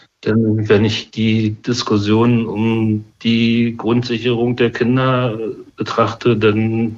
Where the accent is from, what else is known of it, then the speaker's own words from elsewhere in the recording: East Germany, Germany; Ich komme aus der DDR und kenne das eigentlich so